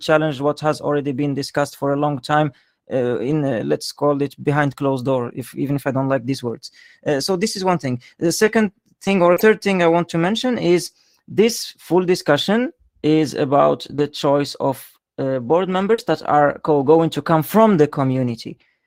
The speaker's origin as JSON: {"language": "English", "country": "Morocco", "lives_now": "Sweden", "said": "I am a Wikimedian from Morocco. Although I am based in Sweden"}